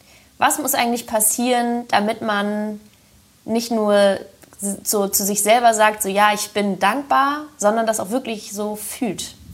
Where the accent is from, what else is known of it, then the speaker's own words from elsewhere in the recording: Hamburg, Germany; in Hamburg. Meine Heimat.